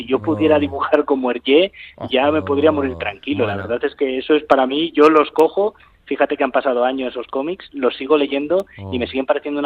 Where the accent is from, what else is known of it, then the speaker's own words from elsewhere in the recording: Bilbao, Basque Country, Spain; sí, yo soy de Bilbao, sí … De Bilbao.